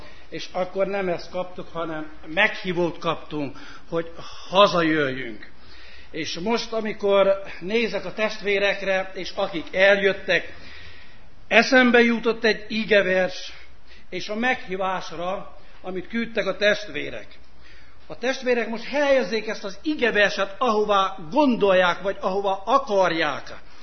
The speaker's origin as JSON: {"language": "Hungarian", "town": "Sarmaság", "region": "Sălaj", "country": "Romania", "tie": "born or raised there", "said": "3 hete, 3,5 hete Sarmaságra voltunk hívva, 75 éves jubileum ünnepély volt, ott születtem, ott nevekedtem, 28 évet töltöttem ott."}